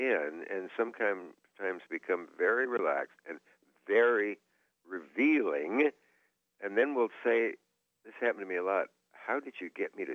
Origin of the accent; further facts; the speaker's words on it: Kearney, Nebraska, United States; born there; I was born in Kearney.